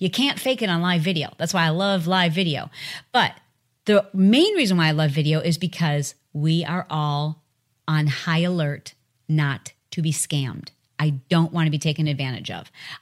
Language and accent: English; Michigan, United States; also born or lived in Detroit; And I can say that because I'm from Michigan. Trust me, you don't even know my background, y'all. Like, you don't even know the mean streets of Detroit. And I lived in northern Michigan.